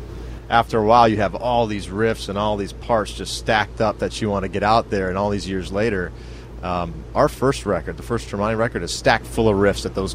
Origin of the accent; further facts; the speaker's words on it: Detroit, Michigan, United States; and I grew up in Detroit, and that was kind of our little circle